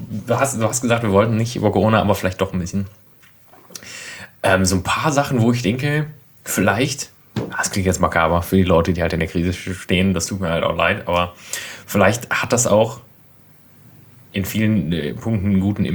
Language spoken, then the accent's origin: German; Berlin, Germany; Ja, okay, ich gebe es zu, ich komme aus Berlin.